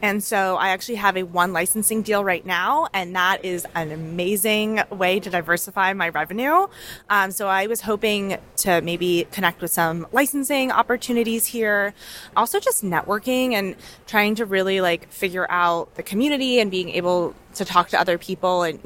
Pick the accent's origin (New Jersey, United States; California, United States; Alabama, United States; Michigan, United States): New Jersey, United States; And even though I am from New Jersey, the idea of like getting these hard walls into the Java Center is really nerve-wracking